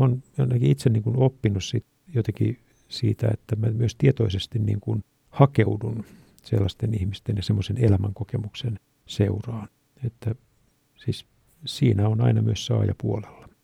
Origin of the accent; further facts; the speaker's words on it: Vaasa, Ostrobothnia, Finland; kun käyn vaikkapa kotikaupungissani Vaasassa muutaman kerran vuodessa